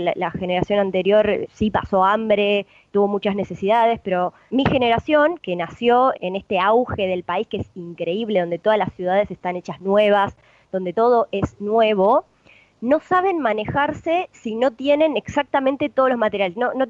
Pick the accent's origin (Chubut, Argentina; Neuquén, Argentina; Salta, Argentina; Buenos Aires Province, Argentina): Buenos Aires Province, Argentina; Chascomús; Yo soy de Chascomús, ahí cerca de Buenos Aires, y siempre pensé que no había lugar en el mundo más húmedo que Chascomús